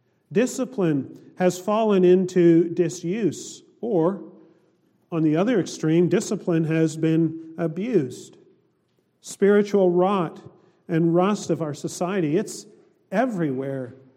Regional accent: Canada; now in United States; maybe this may come as a surprise to some of you, but I'm from Canada.

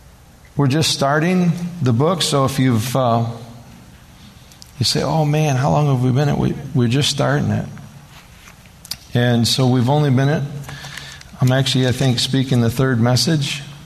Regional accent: United States; It's probably me because I'm the American, you know.

